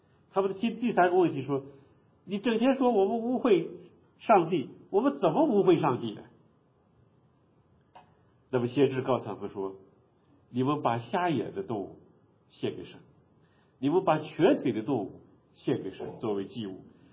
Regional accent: China; 这个在我们中国人历史上也是这样，对吧？

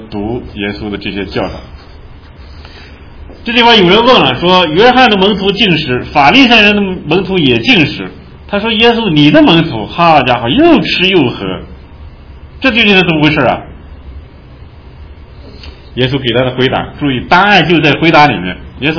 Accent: China; 我想我们中国人也是这样的风俗习惯，对吧？

